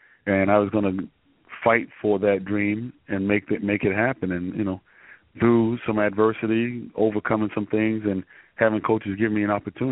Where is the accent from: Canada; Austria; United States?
United States; Delray Beach, Florida; also born or lived in Providence; Well, I was born in Providence, Rhode Island, but I was raised in South Florida, Delray Beach, Boca Raton, which is down in Palm Beach County, about 20 miles north of Fort Lauderdale.